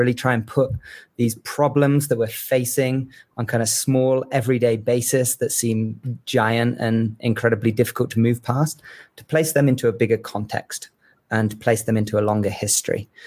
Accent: England, United Kingdom; moved away as an adult; as you can hear, I'm from England. And when I first came to New Mexico as a young Englishman

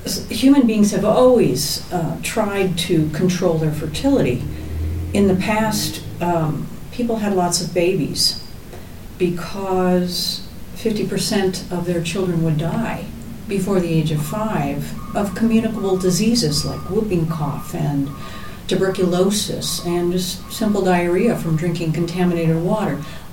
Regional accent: Midwest, United States; also born or lived in Tucson, United States; I'm originally from the Midwest, so the Sonoran Desert was just an exotic thing of beauty to me.

